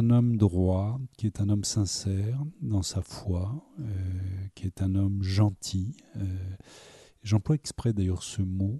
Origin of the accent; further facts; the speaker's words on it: Quimper, Brittany, France; je viens de Bretagne, que je suis né à Quimper, qui est la patrie de Marc Jacob.